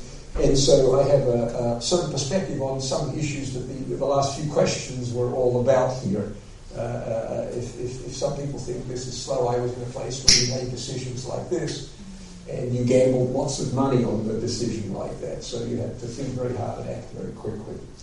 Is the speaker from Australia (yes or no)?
yes; Australia; also born or lived in Vienna, Austria / Britain / Switzerland / United States; I was born in Vienna, and I grew up in Australia, then moved to the United States. Then we lived in Britain, then we moved to Switzerland, then went back to the United States